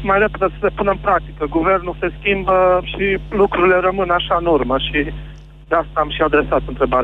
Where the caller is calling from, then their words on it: Arad, Arad County, Romania; din Arad.